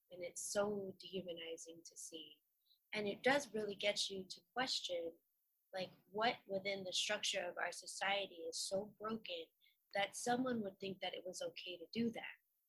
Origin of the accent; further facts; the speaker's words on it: Vallejo, California, United States; So like I felt like I grew up in Vallejo, I felt like it was a pretty diverse place. I didn't feel like there was so much segregation either amongst the amongst the different ethnicities that reside in Vallejo.